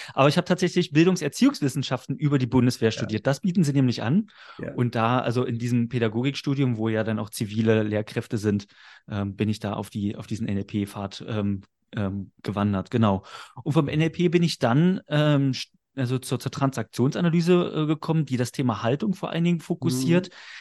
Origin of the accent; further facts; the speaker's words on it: Magdeburg, Saxony-Anhalt, Germany; born there; wohne in Magdeburg. Wieder könnte man sagen, ich war auch lange Zeit weg, bin aber auch gebürtiger Magdeburger